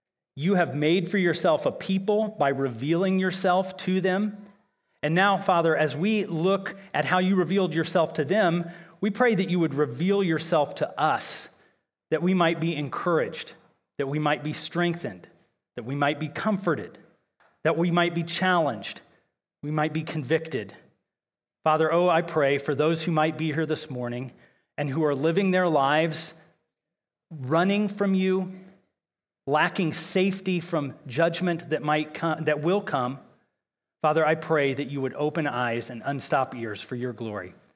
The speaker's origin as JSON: {"language": "English", "town": "Columbus", "region": "Ohio", "country": "United States", "tie": "born or raised there", "lives_now": "Cincinnati, United States", "said": "And so I will say I grew up in Columbus"}